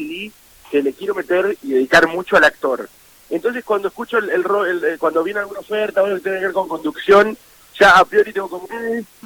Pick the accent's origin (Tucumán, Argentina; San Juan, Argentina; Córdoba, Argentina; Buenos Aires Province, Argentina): San Juan, Argentina; No, sí, mira, soy sanjuanino, como buen sanjuanino soy muy vinero.